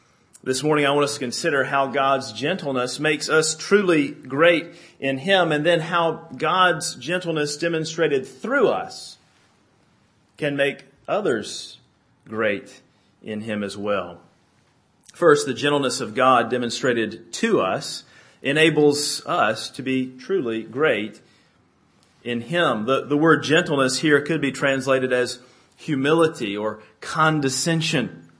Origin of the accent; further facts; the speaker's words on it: Elkin, North Carolina, United States; Well, growing up in Elkin, North Carolina, the home of the Buckin' Elks, my favorite sport was tennis.